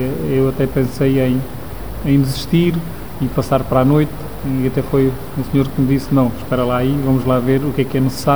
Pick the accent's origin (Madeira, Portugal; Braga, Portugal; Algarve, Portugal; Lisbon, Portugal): Algarve, Portugal; Carvoeiro; Eu sou natural de Carvoeiro, nasci ao pé da praia.